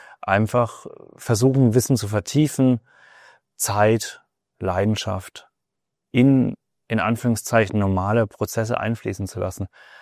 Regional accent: Ettlingen, Baden-Württemberg, Germany; born there; now in Frankfurt, Germany; Ich bin 32 Jahre alt, gebürtig aus Ettlingen bei Karlsruhe und bin jetzt hier tätig seit letztem Jahr im The Dune in Frankfurt

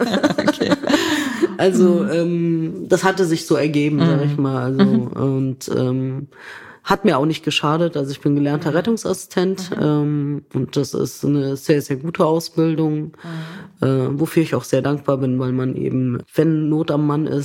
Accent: Lower Saxony, Germany; born there

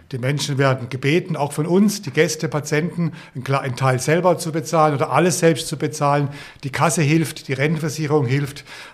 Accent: Bad Krozingen, Baden-Württemberg, Germany; dann habe ich mich einfach mal in meinem Heimatort Bad Krozingen beworben

